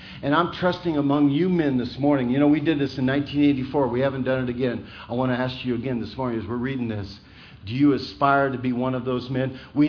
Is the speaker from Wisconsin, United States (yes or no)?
no; Iowa, United States; And I grew up in Western Iowa, and, you know, I would see this scene all over my state.